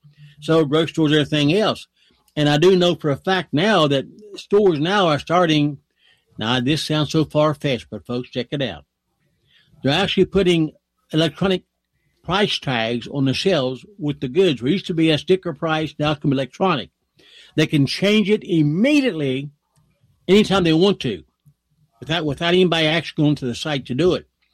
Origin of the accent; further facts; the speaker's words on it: Nettie, West Virginia, United States; Gas in Weston is 84 cents a gallon cheaper than in my hometown here in Nettie.